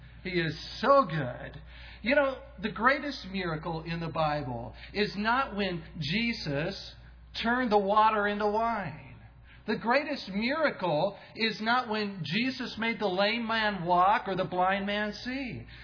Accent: Van Nuys, California, United States; moved away; I'm originally from these parts. I grew up in the San Fernando Valley. Anyone else here grew up in, I grew up in Van Nuys.

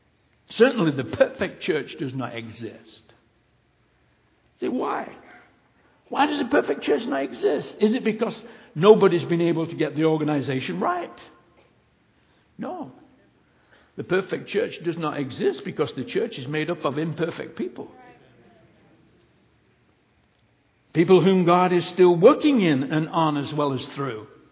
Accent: Kirkby-in-Ashfield, East Midlands, United Kingdom; little town called Kirkby and Ashfield, Nottinghamshire, England. Now you don't have to come and ask me, where do you come from? I just told you.

